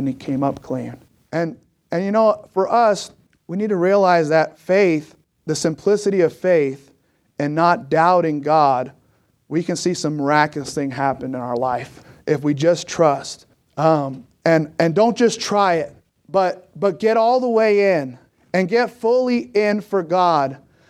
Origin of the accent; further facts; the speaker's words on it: California, United States; Obviously, I'm from California, and so we used to like to go to the ocean.